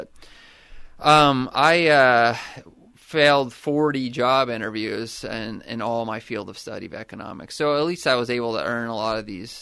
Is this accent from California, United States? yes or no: yes; California, United States; Well, I grew up in the Bay Area, California, and I really didn't know what I wanted to do.